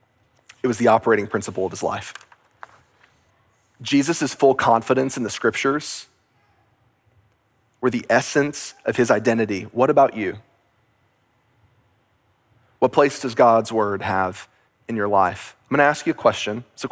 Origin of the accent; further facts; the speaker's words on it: Texas, United States; I grew up in Texas.